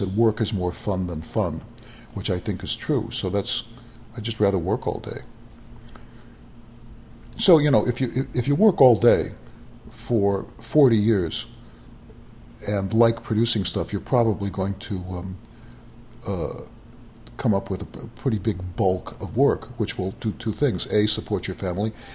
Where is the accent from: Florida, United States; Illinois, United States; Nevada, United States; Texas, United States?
Illinois, United States; Chicago; I grew up in Chicago, and we never made a big thing out of it.